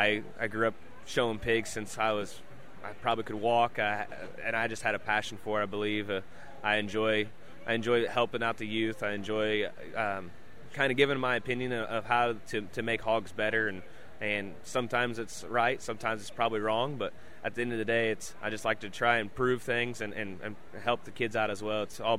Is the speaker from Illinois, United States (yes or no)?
yes; Carlinville, Illinois, United States; Yeah, I'm from Carlinville, Illinois there. Not too far from Highland here, but grew up on our farm with family and everybody.